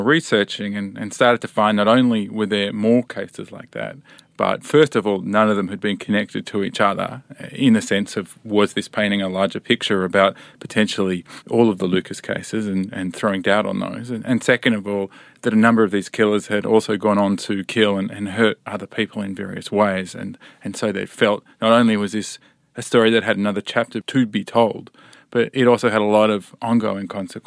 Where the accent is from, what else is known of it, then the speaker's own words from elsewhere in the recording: Australia; moved away as an adult; now in United States; I'm an Australian. I've been in the States for about 6.5 years, and this is my first foray into true crime.